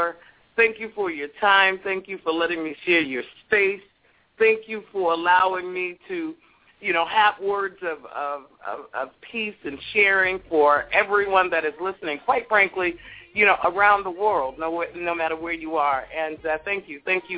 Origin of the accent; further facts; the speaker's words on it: Brooklyn, New York, United States; now in Charlotte, United States; You know, I'm from the East Coast. I'm a native of Brooklyn, and in Charlotte, you know, we get winter, spring, summer, and fall.